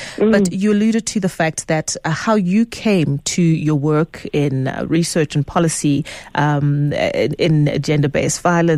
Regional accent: South Africa; whilst we are incredibly frustrated as South African citizens, as women living in South Africa

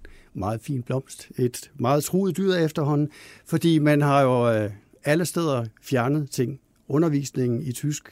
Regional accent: Sønderborg, Region of Southern Denmark, Denmark; Jeg kommer selv fra Sønderborg

